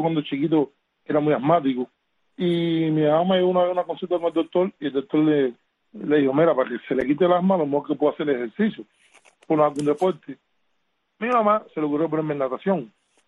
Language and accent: Spanish; Santa Clara, Villa Clara, Cuba; Yo soy oriundo de Santa Clara, de lo que es la misma capital de Villa Clara.